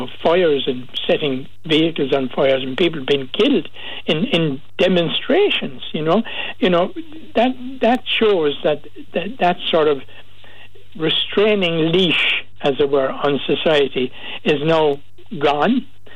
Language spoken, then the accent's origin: English; Cork, Munster, Ireland; I was born and reared in Cork City